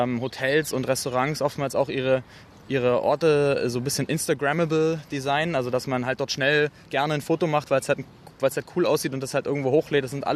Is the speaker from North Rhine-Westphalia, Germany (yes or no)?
no; Cottbus, Brandenburg, Germany; Ich bin in Cottbus aufgewachsen. Sehr viel Plattenbau, kann man sagen.